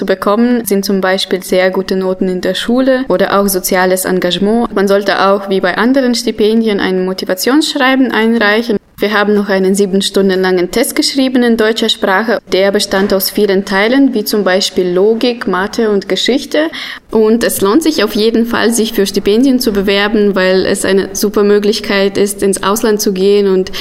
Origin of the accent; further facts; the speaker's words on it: Almaty, Kazakhstan; da bin ich zum DAAD-Büro in meiner Heimatstadt in Almaty gegangen